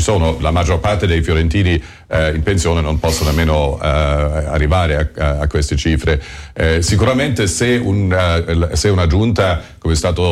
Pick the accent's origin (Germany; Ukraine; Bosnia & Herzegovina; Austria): Germany; now in Italy; sono tornato qui anni fa, ho chiesto anche la cittadinanza italiana, però ho comunque sempre mantenuto la cittadinanza tedesca. Cioè io da tedesco